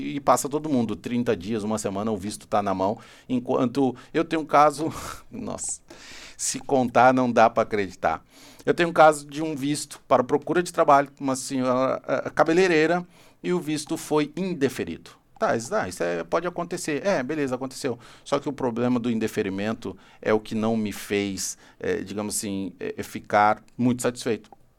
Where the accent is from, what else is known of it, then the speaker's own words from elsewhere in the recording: Porto Alegre, Rio Grande do Sul, Brazil; now in Portugal; Eu sou do Sul, né? Até pedi aí as três músicas que remetam às lembranças do meu Rio Grande. Eu sou de Porto Alegre, uma cidade que a imigração foi açoriana.